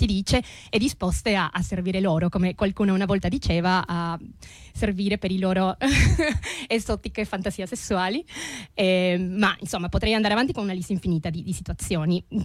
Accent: Peru; now in Italy; io che sono peruviana

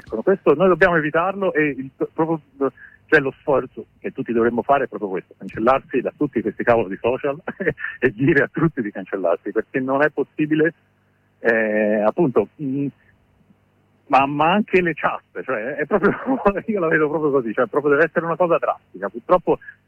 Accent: Florence, Tuscany, Italy; almeno io sono di Firenze, nella mia città, un pacco di compagni

